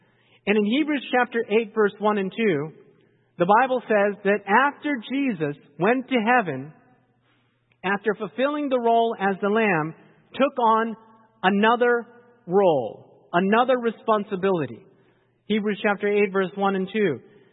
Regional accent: Takoma Park, Maryland, United States; born there; People ask me, where are you from? And I say, I was born in Tacoma Park, Maryland. They say, no, where are you really from? And I'm like, ooh, okay. So my parents were from Korea.

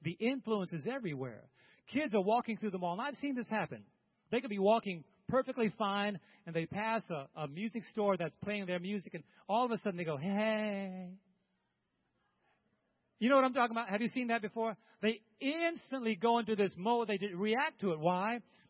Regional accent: New York, United States; now in Thompsonville, United States; We live in Thompsonville, Illinois, but I'm from New York.

